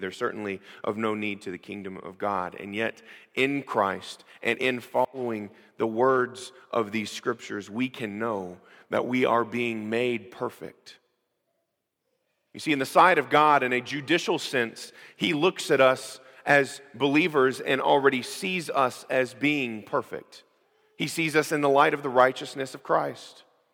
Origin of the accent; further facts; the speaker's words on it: United States; We don't know what it means to need to persevere in our faith because, well, we're American. This is just what we do. This is who we are.